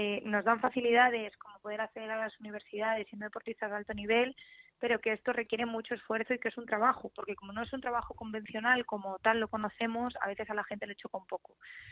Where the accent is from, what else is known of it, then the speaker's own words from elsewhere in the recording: Villanueva de la Cañada, Community of Madrid, Spain; De Villanueva de la Cañada.